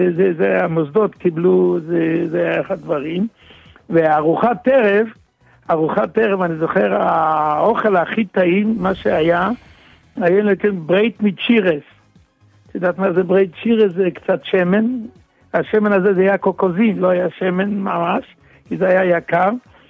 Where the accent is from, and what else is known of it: Jerusalem, Jerusalem District, Israel; born or raised there